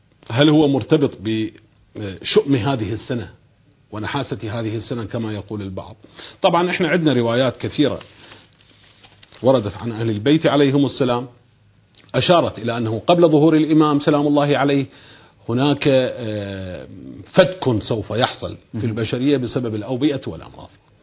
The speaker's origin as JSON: {"language": "Arabic", "country": "Iraq", "said": "وحتى على مستوى بلدنا العراق"}